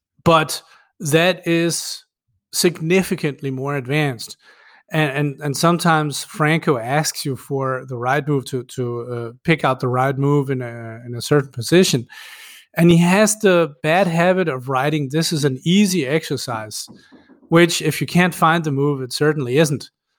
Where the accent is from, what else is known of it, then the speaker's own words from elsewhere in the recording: Denmark; first language Danish; English is a second language; Well, Danish is my native language, English, French, German, Italian, Spanish, a little bit of Dutch, but not that much.